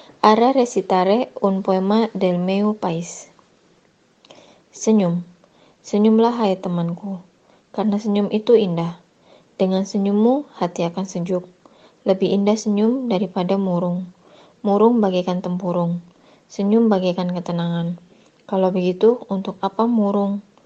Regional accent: Indonesia; Catalan is a second language; now in Constantí, Spain; Tinc 32 anys i soc d'Indonèsia. Ara estic estudiant català amb la professora Dolors i porto un any vivint a Constantí, Catalunya.

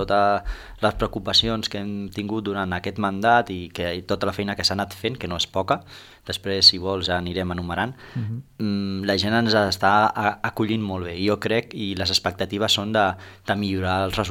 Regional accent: Tarragona, Catalonia, Spain; born there; now in Constantí, Spain; jo sóc una persona que vaig néixer a Tarragona i vaig vindre aquí a Constantí, ara fa 15 anys

